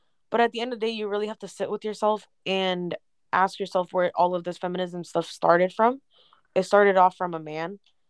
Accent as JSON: {"language": "English", "country": "United States", "tie": "born or raised there", "said": "because we're American, like we were born and raised"}